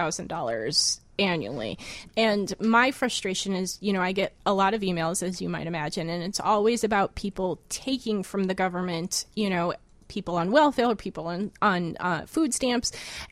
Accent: Chicago, Illinois, United States; And it just, as a Chicagoan, it hurts my heart

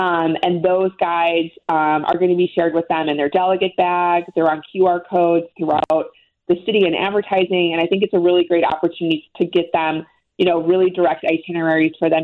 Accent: Chicago, Illinois, United States; I'm from Chicago, and what I get to do is encourage people to come here on vacation, move here permanently, and also host conventions like the DNC.

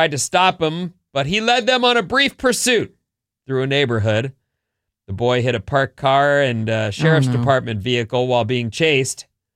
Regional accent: Irvine, California, United States; Where we lived when I grew up in Irvine, Del Mar was about an hour drive, which is nothing really.

